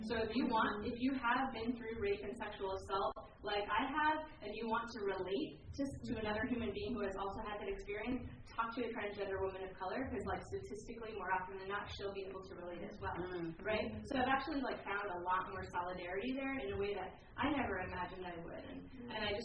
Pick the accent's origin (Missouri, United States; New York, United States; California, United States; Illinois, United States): New York, United States; I'm from the New York area